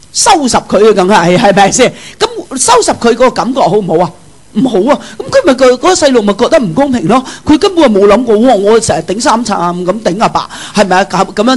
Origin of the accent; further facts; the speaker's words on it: China; 咁仲有我哋中国人主观啦